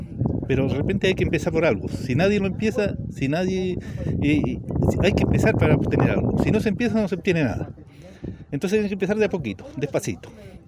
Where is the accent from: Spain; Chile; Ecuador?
Chile; Yo, como buen chileno, no caigo en eso.